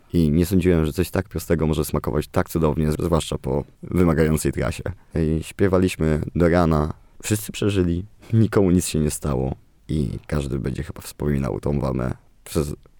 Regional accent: Giżycko, Warmian-Masurian Voivodeship, Poland; a ja jestem z Giżycka, więc były to moje okolice rodzinne. Mogłem przeprowadzić ich przez wieś, w której się wychowałem

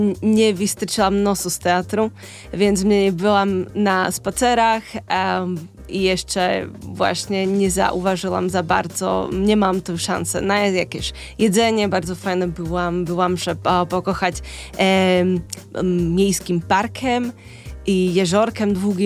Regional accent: Slovakia; Polish is a second language; moved away as an adult; now in Poland; Dobrze, powiem jeszcze tylko, że jestem ze Słowacji. Jeżeli by ktoś miał jakieś wątpliwości, jak mówię, to przepraszam.

